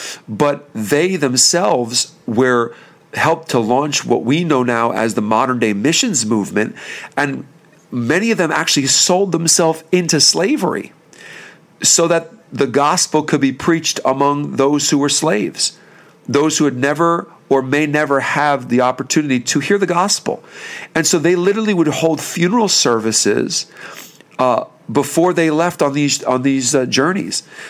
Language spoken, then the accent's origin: English; Bethlehem, Pennsylvania, United States; Again, we're from the Bethlehem, Pennsylvania area, and we know the Moravian heritage well.